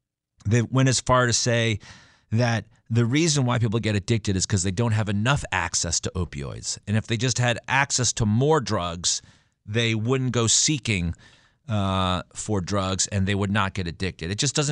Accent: Stamford, Connecticut, United States; You mentioned that there in my hometown, my backyard of Stamford, Connecticut, many of the Sacklers live in Connecticut.

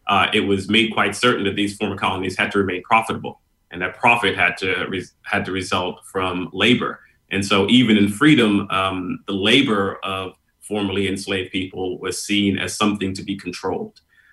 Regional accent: New York City, New York, United States; also born or lived in Trinidad and Tobago / Houston, Texas; And I was born in New York City, but I ended up being sent back to live in Trinidad for 6 or 7 years with my grandparents. From there, I returned to New York, where there was this very large and vibrant West Indian community and family.

